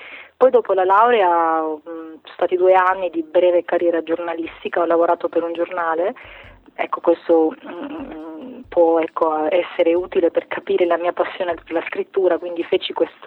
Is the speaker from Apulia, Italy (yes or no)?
yes; Foggia, Apulia, Italy; born there; now in Forlì, Italy; io sono nata a Foggia ma ho studiato scienze politiche a Forlì, dove mi sono anche laureata, e quindi ci sono rimasta praticamente a vivere